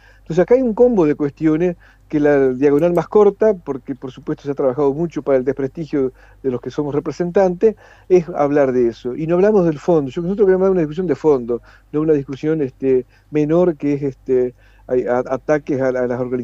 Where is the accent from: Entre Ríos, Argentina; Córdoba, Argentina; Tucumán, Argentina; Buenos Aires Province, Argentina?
Entre Ríos, Argentina; Colón; Yo soy de Colón, por eso hablo de lo que conozco más cercano.